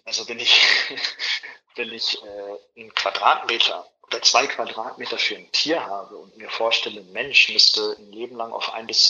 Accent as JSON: {"language": "German", "region": "Lower Saxony", "country": "Germany", "said": "ich komme aus der Region Osnabrück, Vechta."}